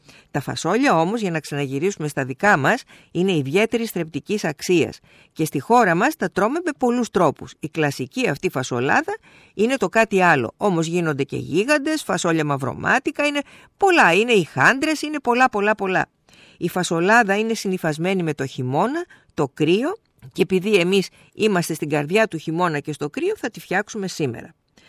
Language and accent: Greek; Peloponnese, Greece; εγώ το άκουσα για πρώτη φορά από τη μαμά μου στο χωριό μου, στην Γορτινία.